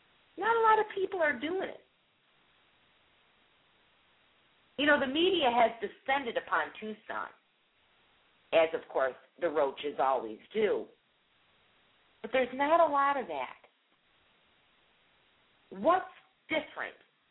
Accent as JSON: {"language": "English", "country": "United Kingdom", "said": "But I'm very British with my emotions."}